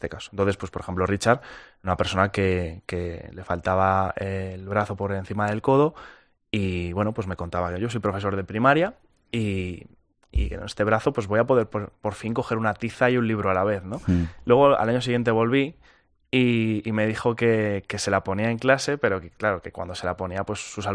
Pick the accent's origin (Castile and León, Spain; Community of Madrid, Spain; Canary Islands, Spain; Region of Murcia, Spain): Community of Madrid, Spain; Madrid; sobre todo porque yo soy de Aluche